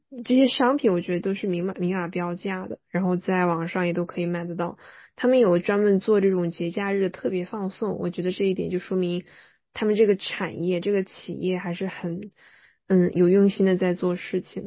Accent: Sichuan, China; 我不太了解那道菜，因为我是个四川人

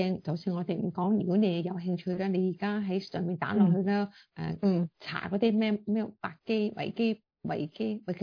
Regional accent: China; 始终我哋中国人啊嘛，系咪啊？

